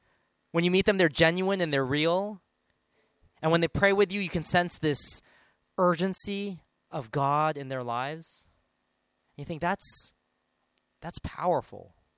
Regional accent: San Marino, California, United States; Oh, you know, San Marino was the city I grew up in Los Angeles. In Los Angeles, there's a small San Marino.

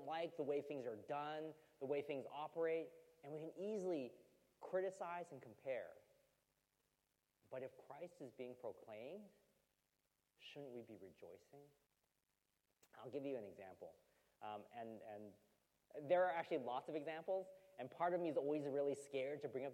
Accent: United States; Growing up in the States, I grew up in a church which only used the organ for worship.

